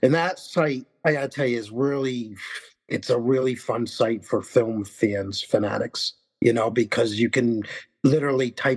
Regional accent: New York, United States; accent: New York; I mean, I'm in Connecticut, but close enough, and you know, I get told I sound like I'm from New York. I have a New York accent.

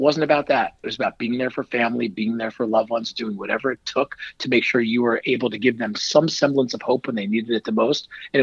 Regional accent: New Jersey, United States; I told you I grew up in Northern Jersey. Dad was an advisor. My mom was a teacher.

